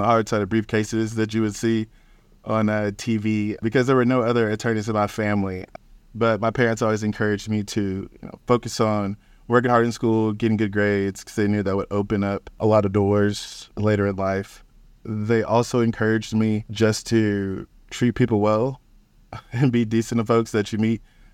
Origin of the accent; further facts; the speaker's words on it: League City, Texas, United States; So I grew up in the Houston area. I was born and raised here. I actually grew up in League City, Texas, which is about halfway between Houston and Galveston.